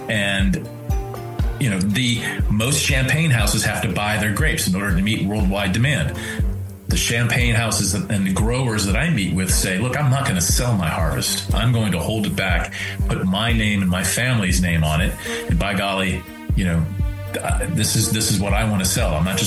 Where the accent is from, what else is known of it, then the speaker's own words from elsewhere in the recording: Dallas, Texas, United States; also born or lived in Buffalo / Toulon; I was born in Buffalo, New York, but I am from two places where I learned how to drive. One was in Dallas, Texas, and the other one was in Provence, France, in a town called Toulon